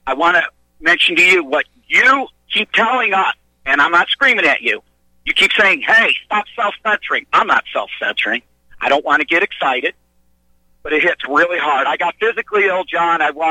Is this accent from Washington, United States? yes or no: no; Cleveland, Ohio, United States; born there; And even though I was born in Cleveland, I roam around. I was up in Wayne, Romulus. That's up in Detroit.